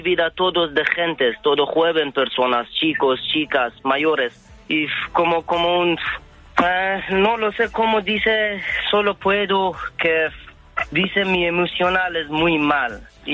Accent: Afghanistan; Spanish is a second language; moved away as an adult; Yo cuando mi gobierno, antes gobierno, terminé de fuerte y Taliban viene en mi país, yo salir con pasaporte de mi país para Irán.

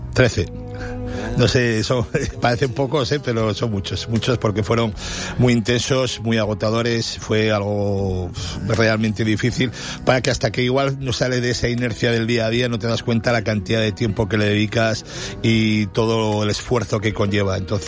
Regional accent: Tafalla, Navarre, Spain; Luego me volví a mi pueblo Atafalla porque había ascendido a Primera División a través de una reestructuración.

